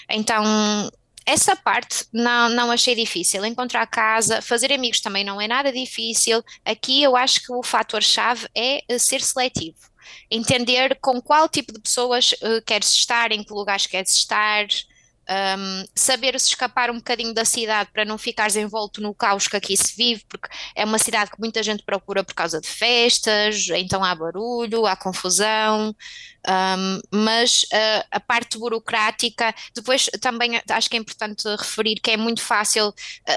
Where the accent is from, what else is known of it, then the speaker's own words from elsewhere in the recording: Portugal; acho que não são tão acolhedores como nós portugueses